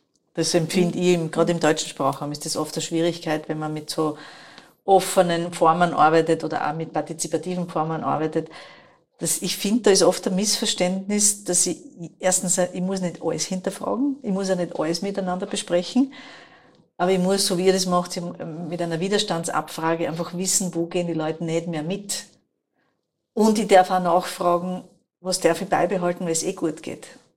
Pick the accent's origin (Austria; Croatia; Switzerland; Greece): Austria; Styria; Wir sind aus der Südoststeiermark, wir sagen, das ist beim Machen so geworden.